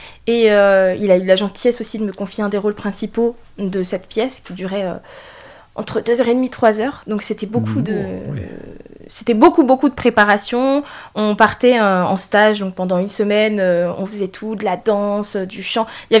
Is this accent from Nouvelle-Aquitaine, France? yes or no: no; Montchanin, Bourgogne-Franche-Comté, France; Je suis originaire de Bourgogne, plus particulièrement de Saône-et-Loire. Je viens de Montchanin, donc c'est une petite commune avec pas beaucoup d'habitants. Et du coup, ben, j'ai déménagé en banlieue parisienne.